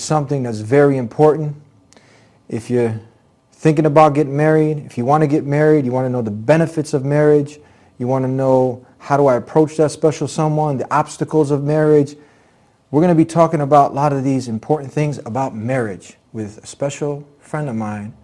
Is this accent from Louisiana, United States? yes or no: no; Chicago, Illinois, United States; I'm from Chicago, and we're getting together here on the Deen Show.